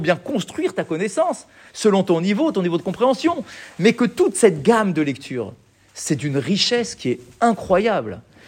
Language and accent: French; France; Comme nous, aujourd'hui, on est des Juifs en France